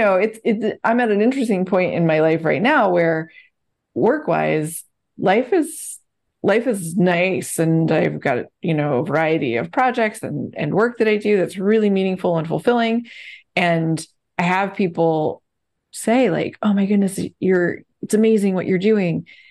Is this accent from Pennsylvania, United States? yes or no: yes; Pennsylvania, United States; I mean, I own a house in Tennessee, but it's like I grew up in Pennsylvania